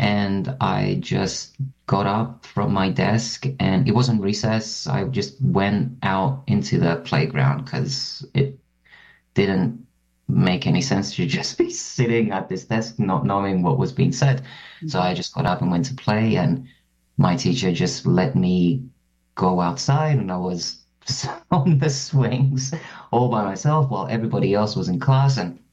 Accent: Cyprus; when I was growing up in Cyprus

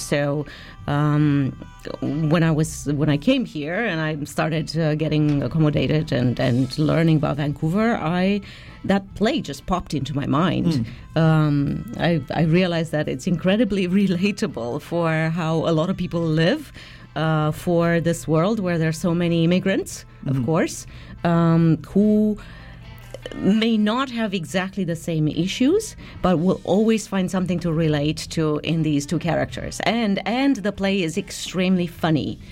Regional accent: Romania; also born or lived in Germany; now in Canada; I'm originally from Romania, so Romania, I immigrated from Romania to Canada. I lived here for a while. I am also Canadian.

